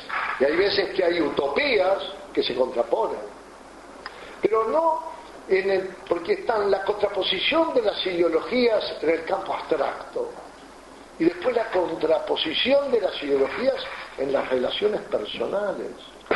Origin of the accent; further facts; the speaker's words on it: Uruguay; los tamberos, que en mi país son los pequeños productores por excelencia. Nosotros le vendemos mucha leche a Brasil. Resulta que los tamberos de Río Grande do Sur armaron un lío y la leche uruguaya no entra.